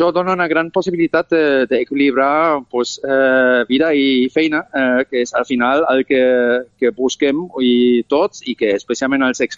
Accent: Germany; també sóc alemany

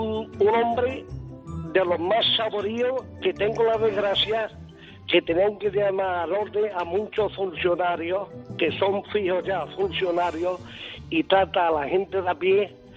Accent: Montilla, Andalusia, Spain

